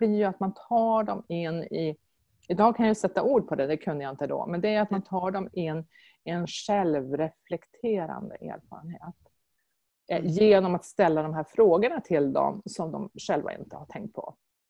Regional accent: Umeå, Västerbotten County, Sweden; now in Malmö, Sweden; Jag kommer från Umeå och så jag gjorde en ganska lång egen migrationsresa och det var ett medvetet val för mig. Jag ville flytta till Malmö

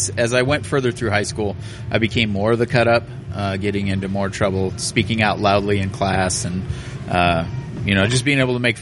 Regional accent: El Segundo, California, United States; also born or lived in Phoenix / Long Beach; I was born in Phoenix. My family moved right away to California. I lived in El Segundo and Long Beach.

